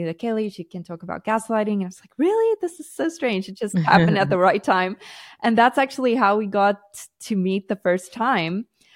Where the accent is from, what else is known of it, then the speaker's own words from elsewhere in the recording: South Africa; now in Portugal; We moved to Portugal from South Africa and I love South Africa. I love my South African culture, but unfortunately it's not the safest place to be.